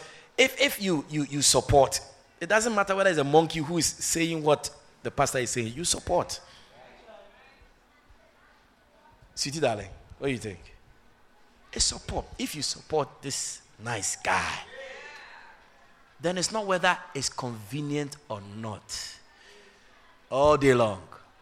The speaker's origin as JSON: {"language": "English", "region": "Ashanti", "country": "Ghana", "said": "I'm from the Ashanti tribe."}